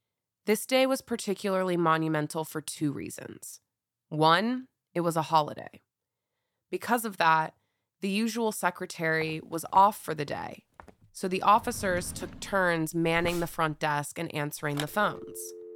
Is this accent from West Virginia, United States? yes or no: yes; West Virginia, United States; now in Portland, United States; I drove from Portland, Oregon to my hometown in West Virginia and felt inspired to look into my dad's case.